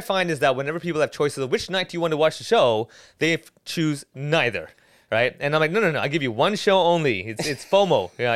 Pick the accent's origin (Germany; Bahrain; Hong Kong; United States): Hong Kong; I'm doing my stand-up comedy in Cantonese because I grew up in Hong Kong, went to a Chinese school, and that's why I speak Cantonese.